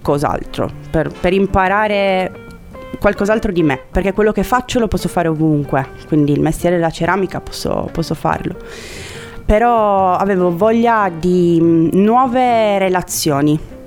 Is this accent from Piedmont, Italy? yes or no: yes; Castelnuovo Don Bosco, Piedmont, Italy; Ho fatto le scuole elementari e medie in piccoli paesini e poi alle superiori sono andata a Torino, quindi ho scoperto la grande città.